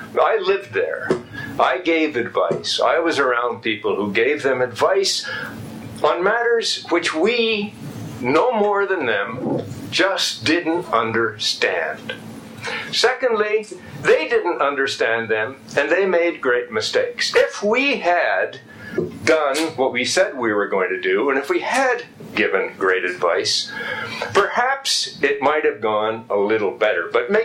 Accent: Canada; I think Russians are different. I'm Canadian. I'm different.

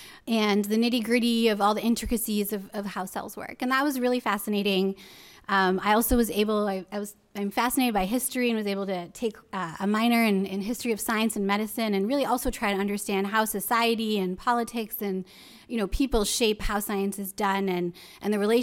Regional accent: Paris, Île-de-France, France; I actually grew up in France. My dad is French, my mom is Canadian. And I grew up in Paris, went to a bilingual school that was an international school founded by NATO after World War II.

